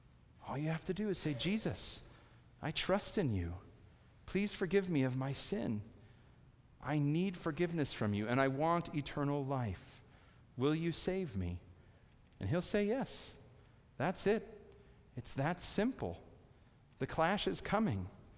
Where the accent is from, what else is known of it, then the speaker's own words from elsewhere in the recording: Chicago, Illinois, United States; I grew up in Chicago, and it snows in the winter in Chicago